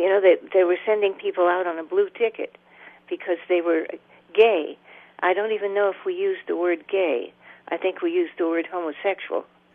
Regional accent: Juneau, Alaska, United States; I grew up here in Juneau, and then traveled, and then when I came back to Juneau, I met this cute guy and got married and had a family.

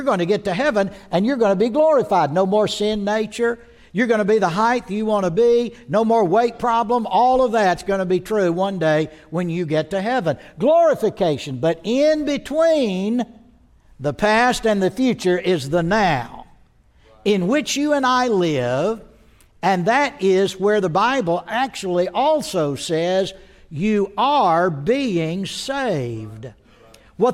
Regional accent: Texas, United States; Now, I know I'm from Texas. I've lived in Texas 50 years.

